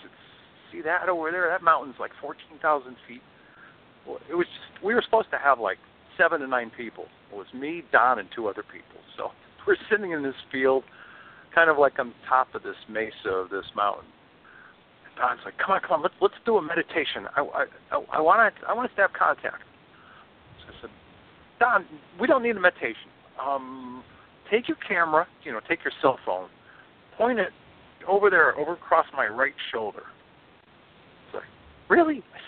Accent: Northeast, United States; I was raised in the Northeast, but in the summer of 69, Dad shut down his business, if you will.

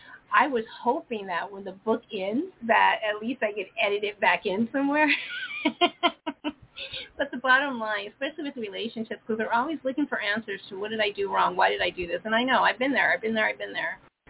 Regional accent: Iowa, United States; They even use for me, because I'm from Iowa, so, you know, the cornfields

